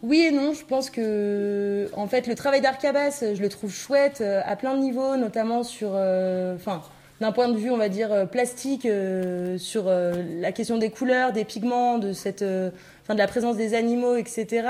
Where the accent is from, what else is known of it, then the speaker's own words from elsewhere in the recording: Saint-Pierre-de-Chartreuse, Auvergne-Rhône-Alpes, France; j'ai grandi à Saint-Pierre-de-Chartreuse, j'étais à l'école à Saint-Hugues. Et voilà, après, je suis partie pour faire des études ailleurs et je reviens quand même régulièrement.